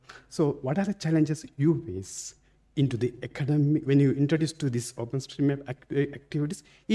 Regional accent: Sri Lanka; English is a second language; You know, I'm also came from Sri Lanka, Asia region, right?

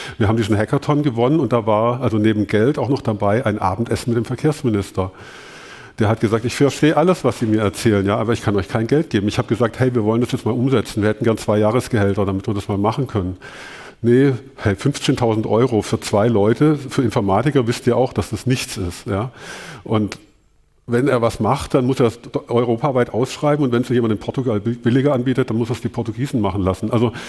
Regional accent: Stuttgart, Baden-Württemberg, Germany; Also ich komme aus Stuttgart

